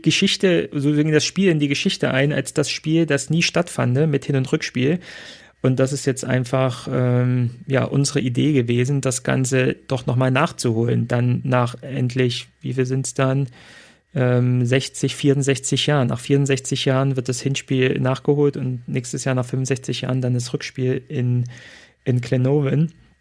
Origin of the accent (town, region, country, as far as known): East Germany, Germany